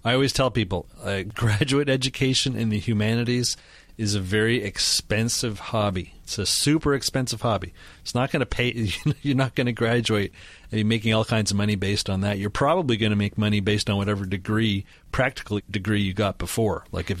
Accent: Canada; As a Canadian, I got to say, I'm American, but as someone who grew up in Canada

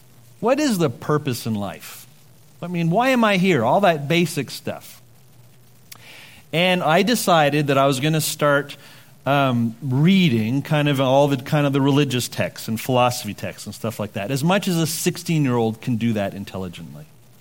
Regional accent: Montreal, Quebec, Canada; So I never even thought there was a person called God, and I never heard the name of Jesus. This is growing up in Montreal, except as a swear word. This is growing up in Montreal.

